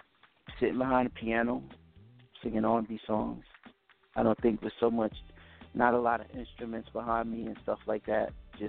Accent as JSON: {"language": "English", "town": "Brooklyn", "region": "New York", "country": "United States", "said": "Then we had Cheeks from Queens. I'm from Brooklyn."}